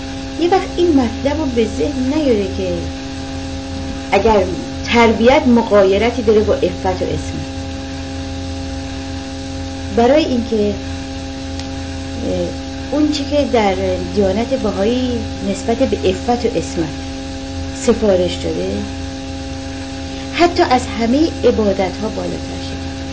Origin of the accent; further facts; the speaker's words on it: Iran; در ایران که من در اون محیط بزرگ شدم،